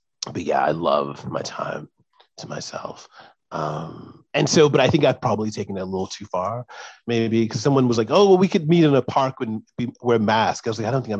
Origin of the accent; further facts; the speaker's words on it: Alabama, United States; also born or lived in San Francisco; now in New York, United States; I grew up in Alabama and I moved to San Francisco, and you have a little more space in San Francisco, but it's still, you know, a very congested big city. And now I live in New York